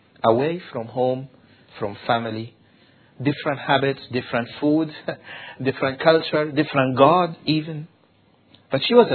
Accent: Egypt; We are both Middle Eastern, and he knew that I'm from Egypt.

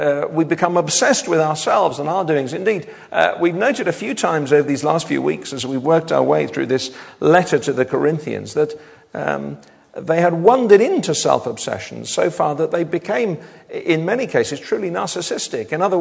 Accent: Wales, United Kingdom; And as a Welshman, of course, I lost interest after Friday.

